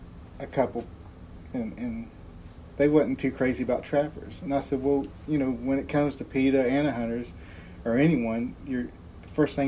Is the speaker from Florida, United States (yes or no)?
yes; Florida, United States; I come up in a rough school in Florida when I was little